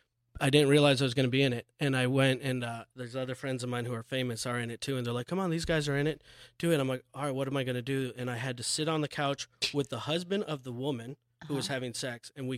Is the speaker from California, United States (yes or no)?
yes; Mill Valley, California, United States; also born or lived in Chicago; Marin County. I grew up in Mill Valley. Born in Chicago. Most of my family's in Chicago.